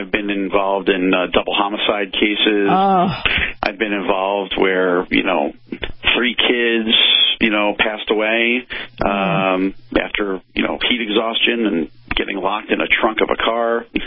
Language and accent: English; Westfield, New Jersey, United States; I did go through Hurricane Gloria when I grew up in New Jersey, you know, back in the 80s.